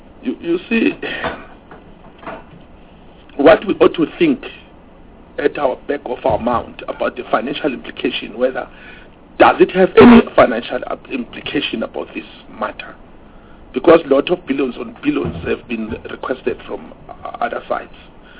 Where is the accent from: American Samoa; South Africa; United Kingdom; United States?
South Africa; Mpumalanga; Like I'm from Mpumalanga.